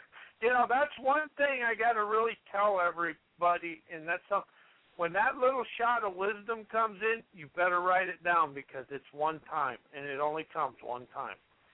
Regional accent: South Dakota, United States; now in Washington, United States; I grew up in South Dakota.

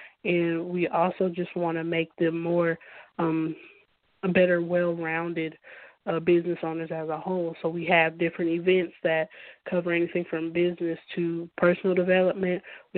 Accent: Mississippi, United States; I'm from Mississippi, so, you know, being in the South, I just naturally kind of felt like I would get some pushback from it.

